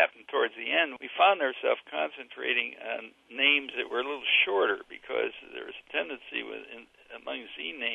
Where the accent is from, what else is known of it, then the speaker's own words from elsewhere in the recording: California, United States; while we're from California, which is, we think, is safe for the Kerry campaign